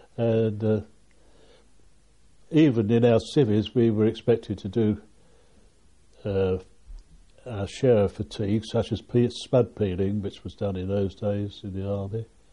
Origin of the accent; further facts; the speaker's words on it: Erith, London, United Kingdom; Now, he came from Woolwich, and I came from Erith, which is not a long way from Woolwich.